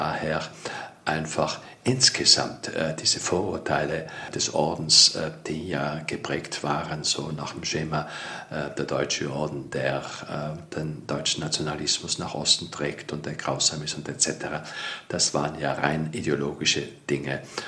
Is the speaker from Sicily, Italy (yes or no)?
no; Trentino-Alto Adige, Italy; Südtirol, ich stamme ja aus der Gegend, hatten wir diesbezüglich keinerlei Probleme.